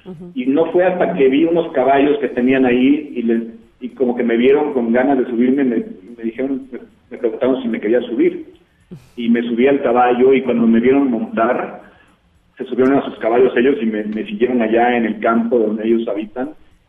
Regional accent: San Miguel de Allende, Guanajuato, Mexico; Yo crecí en San Miguel de Allende

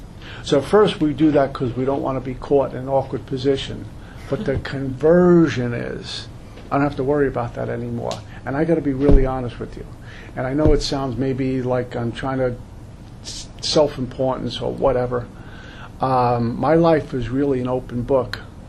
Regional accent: Brooklyn, New York, United States; I'm a punk from Brooklyn, punk kid from Brooklyn. I was a nice kid growing up.

